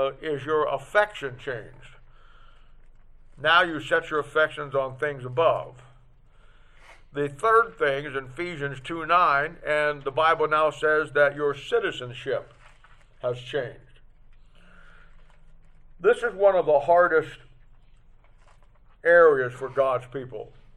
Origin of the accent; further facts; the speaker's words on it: United States; born there; I'm an American by birth, but I'm a Christian by a new birth.